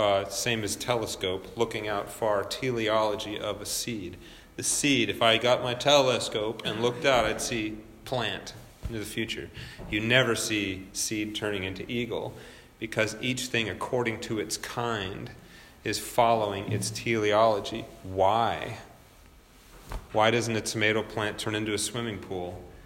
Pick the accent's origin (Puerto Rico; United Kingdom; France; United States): United Kingdom; I drive on the left side of the road because I'm British.